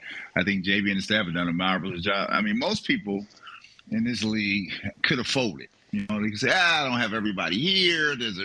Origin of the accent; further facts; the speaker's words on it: Cleveland, Ohio, United States; send us some more Cavalier gear, because we want to let everybody know up here we're from Cleveland.